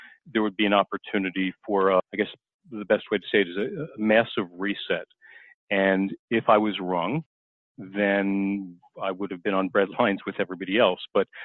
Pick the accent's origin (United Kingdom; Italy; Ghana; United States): United States; Long Island, New York; I grew up on Long Island and I was surrounded by a lot of very wealthy people